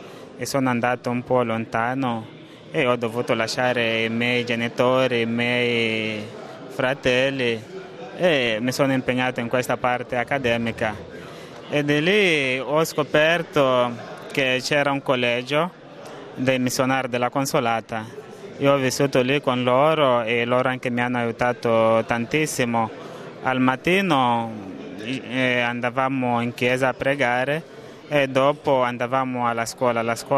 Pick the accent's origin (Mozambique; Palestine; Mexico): Mozambique; Italian is a second language; now in Italy; vengo dal Mozambico.